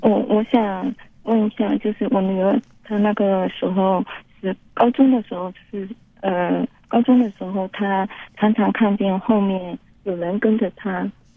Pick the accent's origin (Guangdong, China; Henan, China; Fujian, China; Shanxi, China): Fujian, China; now in Beijing, China; 对，我们是福建的，刚来。